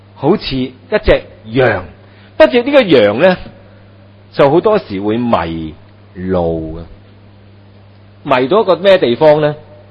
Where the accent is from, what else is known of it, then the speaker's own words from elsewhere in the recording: China; 我們中國人那些形容真的很很道欲的，行屍走肉